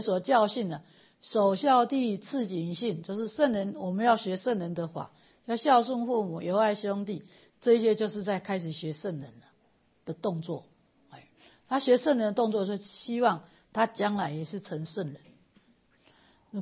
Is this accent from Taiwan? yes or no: yes; Taiwan; 因为我们台湾里头每一个人都心性非常善良